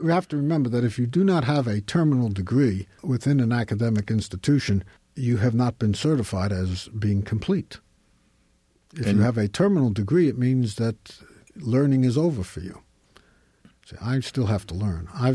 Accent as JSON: {"language": "English", "town": "Brooklyn", "region": "New York", "country": "United States", "tie": "born or raised there", "said": "I'm from Brooklyn, and we had very, very strong partisan feelings"}